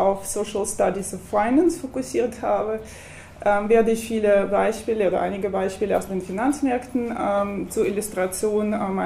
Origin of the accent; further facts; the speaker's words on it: Saint Petersburg, Russia; German is a second language; now in Karlsruhe, Germany; wie Sie an meinem Namen vielleicht sehen und an dem Akzent hören, komme ich aus Russland. Ich komme aus St. Petersburg und es ist so eine Kulturstadt, Stadt der Museen.